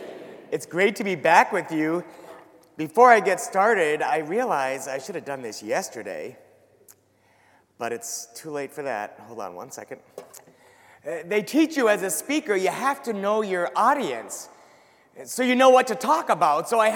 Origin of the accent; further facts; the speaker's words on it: Minnesota, United States; In fact, I don't belong to your parish, I'm from the Twin Cities